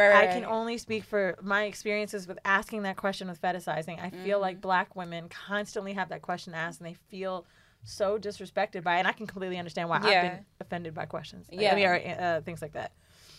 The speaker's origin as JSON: {"language": "English", "town": "Orlando", "region": "Florida", "country": "United States", "said": "I'm from Orlando."}